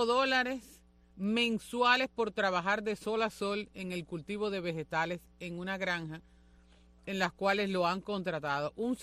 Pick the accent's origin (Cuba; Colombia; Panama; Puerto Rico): Cuba; como somos nosotros los cubanos